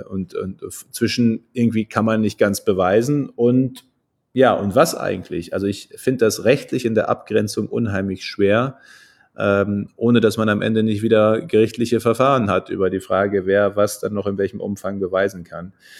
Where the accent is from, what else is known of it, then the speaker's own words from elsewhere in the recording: North Rhine-Westphalia, Germany; ich bin ja Münsterländer, bei uns ist alles flach. Und zwar wirklich richtig flach. Das geht ja in die Niederlande über.